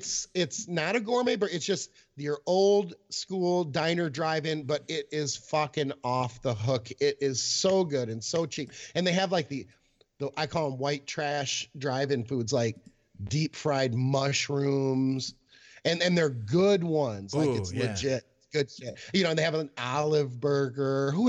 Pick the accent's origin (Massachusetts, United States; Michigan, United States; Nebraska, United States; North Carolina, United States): Michigan, United States; also born or lived in Colorado, United States; I grew up in Michigan, so I am impressed with their fall, but I did spend 21 years at 9,000 feet, and I got to tell you, the color is fucking insane in Colorado